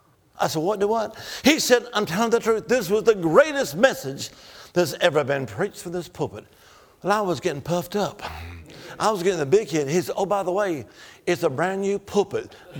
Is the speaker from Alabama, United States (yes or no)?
yes; Alabama, United States; now in Salem, United States; I'm from Salem, Virginia. I'm originally from the Holy Land. Where's that? Alabama. Roll Tide. But I now live in Salem.